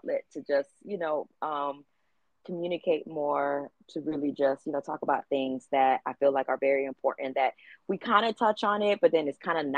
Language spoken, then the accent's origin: English; Miami, Florida, United States; now in Los Angeles, United States; I still live in Los Angeles. I'm born and raised in Miami, you guys